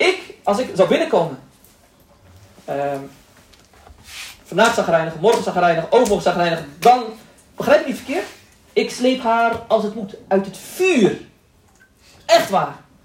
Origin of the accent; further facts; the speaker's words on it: Morocco; Ik ben Marokkaans, oké?